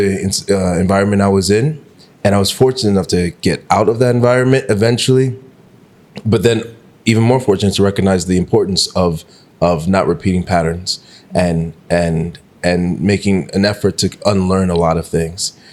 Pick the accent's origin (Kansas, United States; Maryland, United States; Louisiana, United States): Maryland, United States; also born or lived in Washington, District of Columbia, United States; So I grew up in Maryland. Yeah. I was born in DC, first generation.